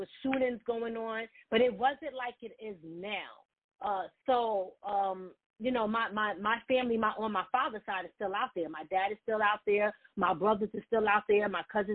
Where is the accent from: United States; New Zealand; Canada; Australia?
United States; Philadelphia, Pennsylvania; So for me, you know, you got to remember, I was born 77. So, you know, for me, growing up, that was the early stages of my life.